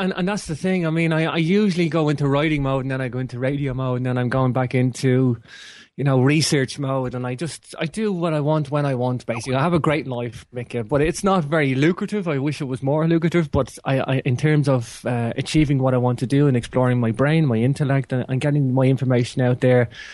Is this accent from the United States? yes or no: no; Ireland; the reason I concentrated on Ireland mostly in the book is not because I'm Irish.